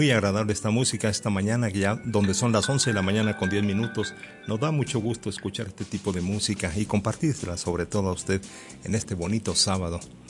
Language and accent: Spanish; Meoqui, Chihuahua, Mexico; now in Durango, Mexico; Un servidor, pues un niño todavía estudiando la primaria, allá muy lejos en mi pueblito Meoqui, Chihuahua. Ni siquiera se me venía la imagen de que yo algún día estaría en Durango.